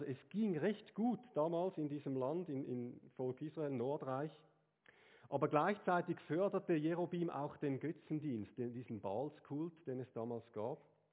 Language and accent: German; Switzerland; Ich habe mich einfach so als Schweizer gerade angesprochen, ja.